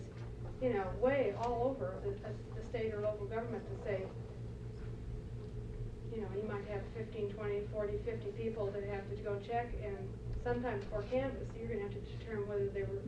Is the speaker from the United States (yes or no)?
yes; Michigan, United States; from Rural Michigan.